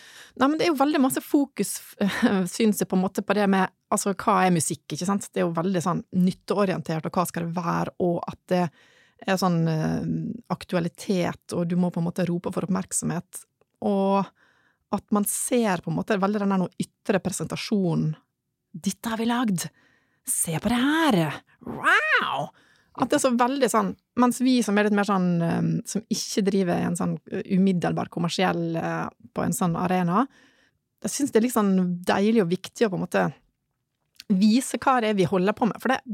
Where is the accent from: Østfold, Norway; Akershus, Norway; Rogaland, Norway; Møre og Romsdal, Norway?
Møre og Romsdal, Norway; Ålesund; og jeg kommer fra Ålesund